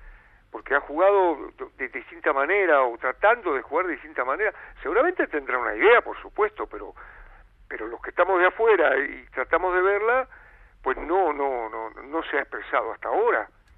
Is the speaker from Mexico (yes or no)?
no; Argentina; y como argentino me duele mucho.